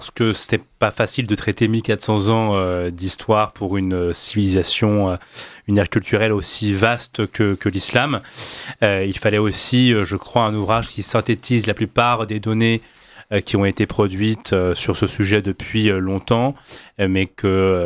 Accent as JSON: {"language": "French", "country": "France", "said": "Je suis à la fois un citoyen français issu de la tradition libérale"}